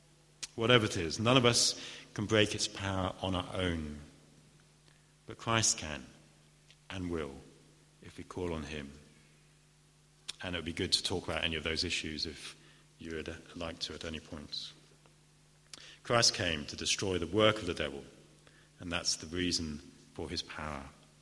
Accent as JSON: {"language": "English", "region": "England", "country": "United Kingdom", "said": "I don't know if we want to go that far. We're English, after all."}